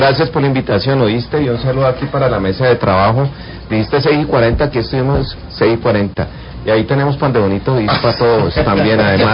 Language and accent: Spanish; Cali, Valle del Cauca, Colombia; yo vengo primero de los sectores populares de Cali. Yo nací en la Comuna 4, entre el barrio La Isla Popular, pero también viví en el distrito Agua Blanca, en el barrio Alirio Mora Beltrán.